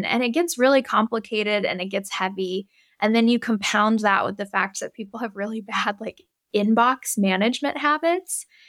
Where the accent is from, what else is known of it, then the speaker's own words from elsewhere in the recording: the South, United States; We learned all kinds of things about how to communicate growing up in the South.